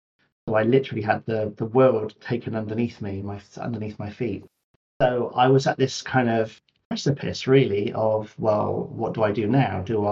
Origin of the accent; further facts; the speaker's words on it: Bristol, South West England, United Kingdom; my hometown in Bristol.